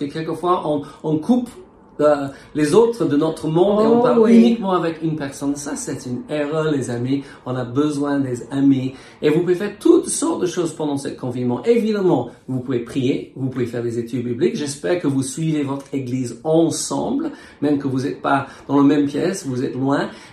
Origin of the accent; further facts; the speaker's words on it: France; nous venons de la France